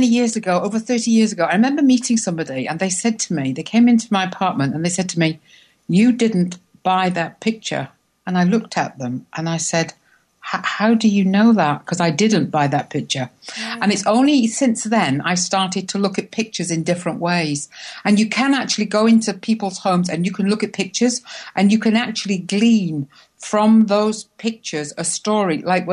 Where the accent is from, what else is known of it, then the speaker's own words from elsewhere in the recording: England, United Kingdom; Now, that's big to me. I'm English.